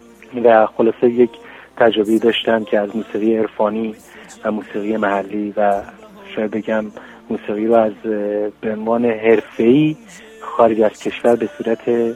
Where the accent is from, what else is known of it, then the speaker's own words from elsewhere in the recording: Iran; now in Los Angeles, United States; من خب 8 سال و نیم از ایران اومدم و کانادا بودم 6-7 ماه، بعد آمریکا اومدم در شهر لس آنجلس